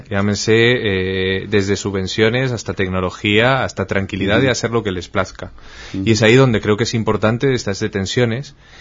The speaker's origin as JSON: {"language": "Spanish", "country": "Peru", "also_born_or_lived": "United States", "moved": "as an adult", "lives_now": "Spain", "said": "Salí del Perú con 19 años, estuve 7 en los Estados Unidos y ya casi 17 aquí en España."}